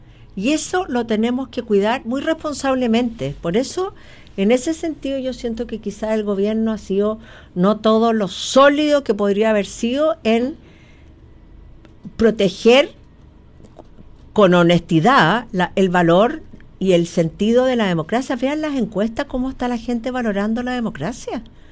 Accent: Chile; como somos los chilenos, ciudadanos todos

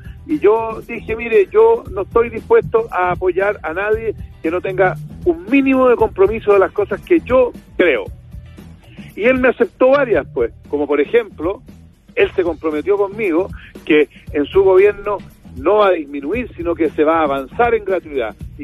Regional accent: Chile; yo, como ciudadano chileno, tengo la responsabilidad de jugármela por un proyecto y por un presidente de la República

